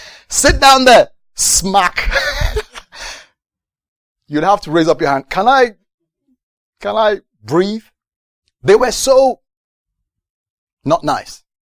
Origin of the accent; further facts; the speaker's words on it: United Kingdom; I'm British, by the way, if I were an American, this is how I'd be walking. But, you know, we Brits, we don't walk like that.